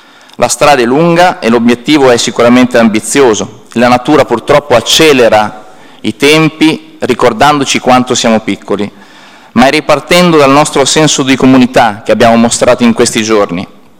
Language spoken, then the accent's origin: Italian; Cervia, Emilia-Romagna, Italy; il nostro volto migliore, da cervesi e da romagnoli